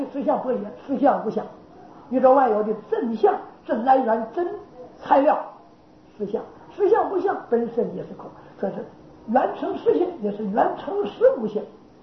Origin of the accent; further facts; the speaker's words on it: Northeast China, China; now in Taiwan; 海洋气候比我们东北看见那个一人皓月当空的秋天，跟我家乡月的不一样